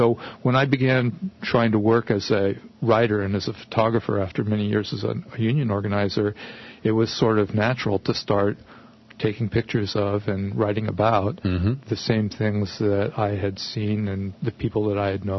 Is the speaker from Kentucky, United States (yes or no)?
no; Oakland, California, United States; Well, you know, Peter, I grew up in Oakland, and I didn't know anything about immigration growing up.